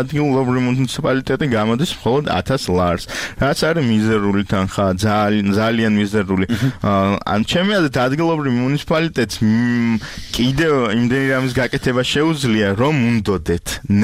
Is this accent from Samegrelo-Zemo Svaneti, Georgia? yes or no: no; Tbilisi, Georgia; გადავარჩინო თბილისი და აი ჩვენ თბილისელები ვართ.